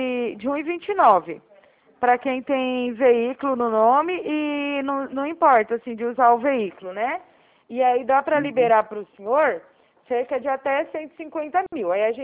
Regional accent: Araraquara, São Paulo, Brazil; Eu sou aqui de Araraquara, São Paulo, interior de São Paulo.

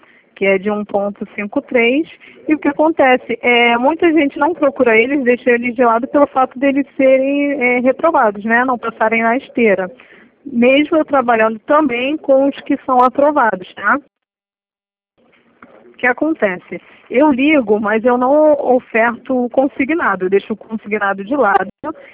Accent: Nova Iguaçu, Rio de Janeiro, Brazil; Oi, gente, prazer.

